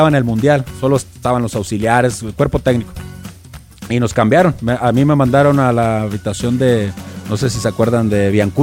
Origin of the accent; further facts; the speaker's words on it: Guasave, Sinaloa, Mexico; De Guasave, Sinaloa.